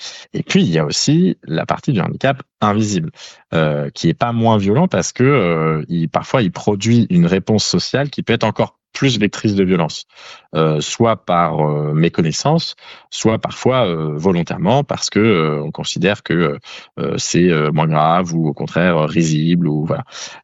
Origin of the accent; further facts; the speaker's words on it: Paris, Île-de-France, France; quand vous prenez le métro à Paris, moi je suis parisien